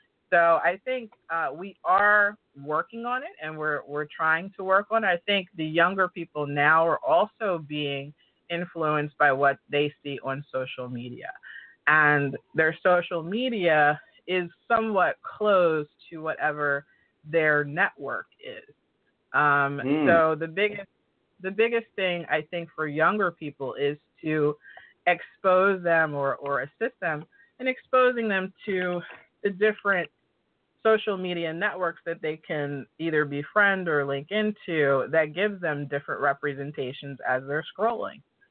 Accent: Cherry Hill, New Jersey, United States; I grew up in Cherry Hill, New Jersey, so I didn't spend a lot of time comparing myself to others because there really wasn't any comparison.

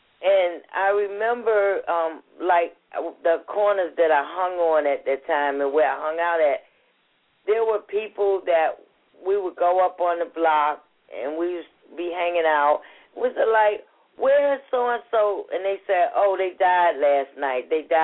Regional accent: New York City, New York, United States; also born or lived in Virginia; I grew up in Harlem in the Bronx in New York, I was born here in Virginia.

